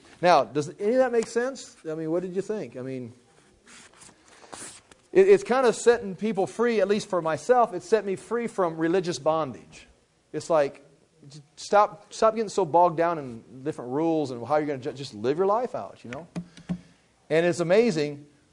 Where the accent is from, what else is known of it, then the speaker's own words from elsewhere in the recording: United States; in my case, I am an American. I live in a nice city.